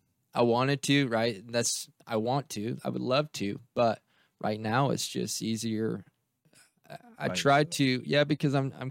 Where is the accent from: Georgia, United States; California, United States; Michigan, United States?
Michigan, United States; Grand Ledge; Born and raised in Grand Ledge, actually. So that's my church, Liberty Church of Grand Ledge, born and raised.